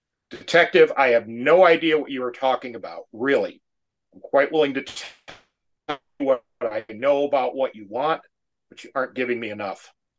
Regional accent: New York, United States; I lived in Western New York. I grew up in Western New York. We had some grindhouse theaters downtown Rochester

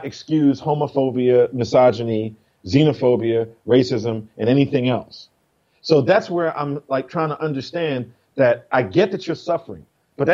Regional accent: Baltimore, Maryland, United States; I grew up in Baltimore with what people call poor white trash.

